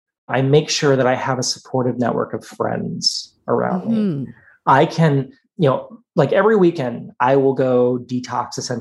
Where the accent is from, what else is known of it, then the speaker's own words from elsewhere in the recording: Texas, United States; moved away as an adult; now in Washington, United States; I grew up in Central Texas in trailer parks, mm-hmm. and I always thought cherries were just like the maraschino. And so imagine my surprise when I grew up and I moved to DC.